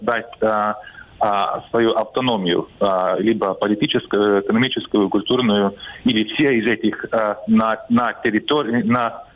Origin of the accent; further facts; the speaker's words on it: Estonia; Например, я эстонец, мне нет смысла говорить об эстонцах как о коренном народе, потому что у нас есть свое государство, где мы в большинстве.